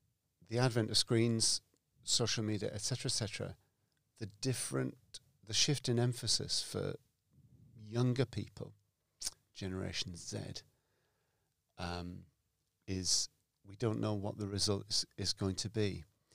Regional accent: United Kingdom; being British, so I'm a British grammar school boy

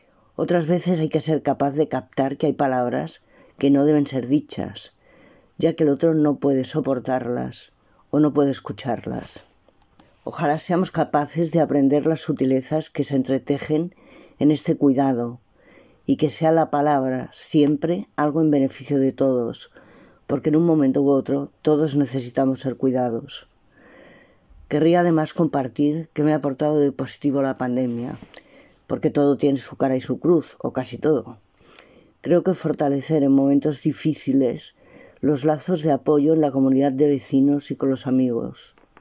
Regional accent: Barcelona, Catalonia, Spain; Soy de Barcelona, de España.

